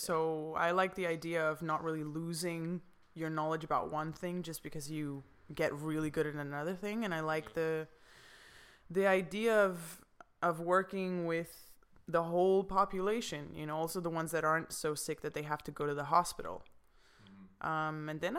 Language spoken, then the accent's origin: English; Copenhagen, Capital Region, Denmark; Yeah, well, I am 26 from Denmark. I was born and raised in Copenhagen, which is the capital of Denmark for those who don't know